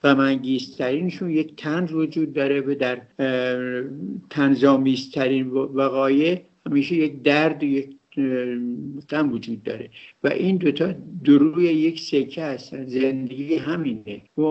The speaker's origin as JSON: {"language": "Persian", "country": "Iran", "said": "از این بابت که ما برحال ایرانی هستیم"}